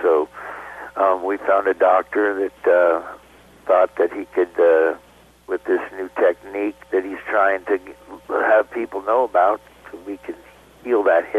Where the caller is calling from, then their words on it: Lincoln, Nebraska, United States; I'm from my house here outside of Lincoln.